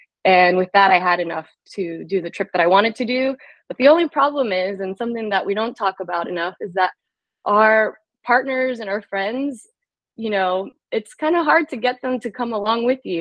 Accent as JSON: {"language": "English", "region": "Florida", "country": "United States", "tie": "born or raised there", "also_born_or_lived": "Panama", "said": "I'm originally from Panama, but I grew up in South Florida."}